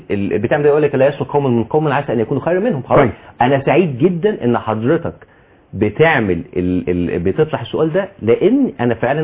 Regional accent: Egypt; احنا عندنا في مصر

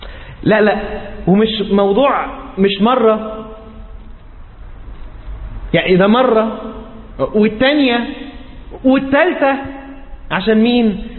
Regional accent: Egypt; ولكن بيقولوا عندنا في مصر يعني كده

